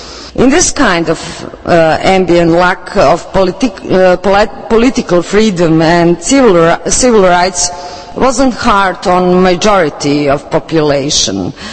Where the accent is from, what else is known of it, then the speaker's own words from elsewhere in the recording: Serbia; because I come from Serbia and I will limit myself to the situation in that former Yugoslav Republic.